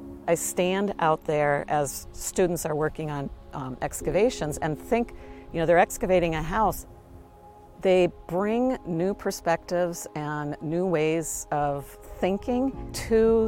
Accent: Wisconsin, United States; I grew up in Wisconsin, and being able to come back here and teach at the flagship university was beyond my wildest imaginings.

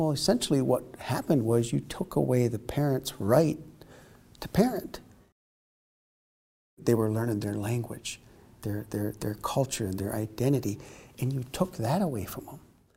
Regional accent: Wisconsin, United States; I am from the Menominee Nation. Proud.

